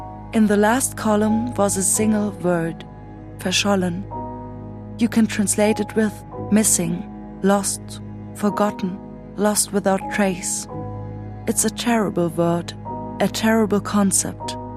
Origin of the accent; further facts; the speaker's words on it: Munich, Bavaria, Germany; born there; English is a second language; moved away; I told him, well, I'm Jewish and Hitler didn't want me here, but I was born in Munich.